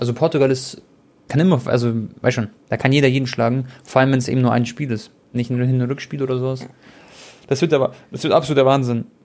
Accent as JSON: {"language": "German", "country": "Croatia", "said": "Ihr wisst ja alle, ich bin Kroate"}